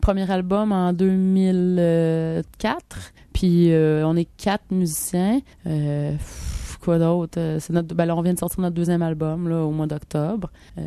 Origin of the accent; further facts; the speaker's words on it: Quebec, Canada; On vient de la région de Portneuf, qui est une belle petite région. À peu près à 20 minutes de Québec, sur le bord du fleuve. Donc, on habite sur une ferme proche de notre ami Médée, qui a sa ferme aussi.